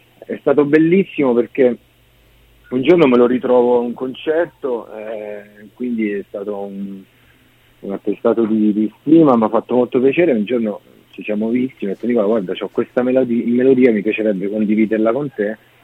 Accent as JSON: {"language": "Italian", "region": "Abruzzo", "country": "Italy", "tie": "born or raised there", "lives_now": "Rome, Italy", "said": "No, io vivo a Roma, da un sacco di tempo, quindi sono nato e cresciuto in Abruzzo, ma vivo a Roma ormai da 15 anni, quindi sono romano anche."}